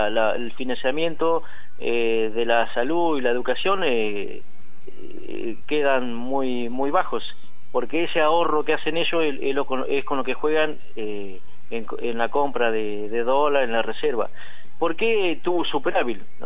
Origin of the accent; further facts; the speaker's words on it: Argentina; reindustrializar Argentina, porque volvería el trabajo formal, el que siempre nos marcó como argentino